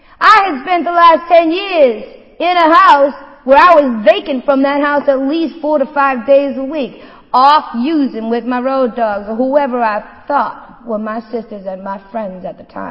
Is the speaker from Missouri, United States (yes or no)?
no; Waltham, Massachusetts, United States; I'm from Waltham, Massachusetts, man, and I was born and raised there.